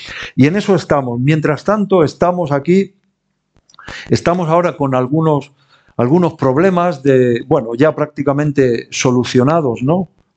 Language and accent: Spanish; Elche, Valencian Community, Spain; decidimos venirnos rápidamente aquí a Elche, que es de donde yo soy